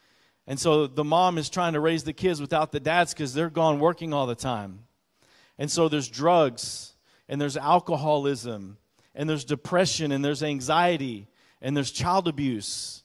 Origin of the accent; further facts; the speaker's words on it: Texas, United States; I'm a pastor. I'm from Texas.